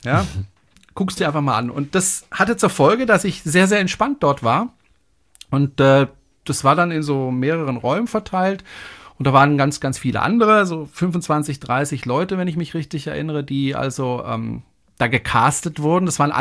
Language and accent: German; Freiburg, Baden-Württemberg, Germany; Ich komme ja aus dem Badischen, aus Freiburg, und da spricht man ja eigentlich Badisch.